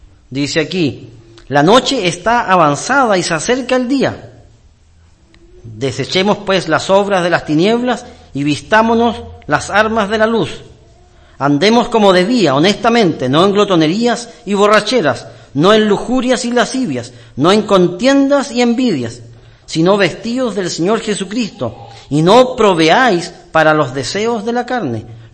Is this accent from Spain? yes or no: no; Chile; Esta semana, como ciudadanos chilenos, vivimos una noticia